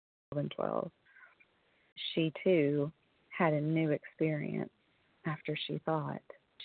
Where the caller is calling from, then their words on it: Kentucky, United States; recovered compulsive overeater, calling in from Kentucky.